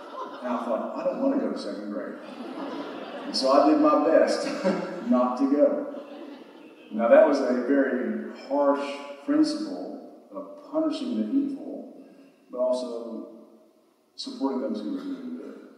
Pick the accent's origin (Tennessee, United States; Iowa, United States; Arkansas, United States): Arkansas, United States; I was born and raised in South Arkansas, almost to Louisiana.